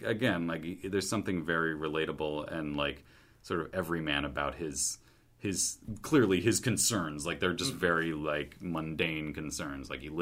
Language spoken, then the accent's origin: English; Massachusetts, United States; I grew up in New England, not near Boston, like, on the other end, of, like, on the western side of Massachusetts.